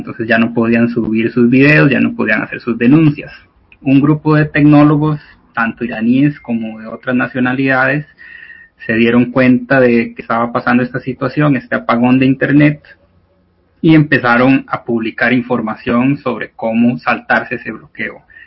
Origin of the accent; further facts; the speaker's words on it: Costa Rica; yo soy de Costa Rica